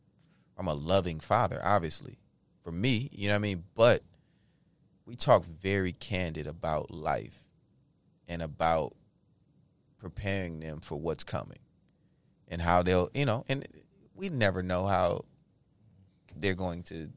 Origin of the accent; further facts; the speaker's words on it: San Francisco, California, United States; He's been my friend since we were, we're both from San Francisco. Came up in this game pretty much together.